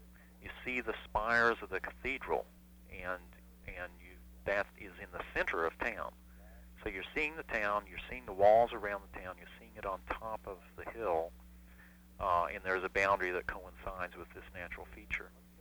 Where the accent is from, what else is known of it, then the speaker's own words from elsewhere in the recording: West Virginia, United States; I grew up in West Virginia. West Virginia is one of the few states that has all natural boundaries.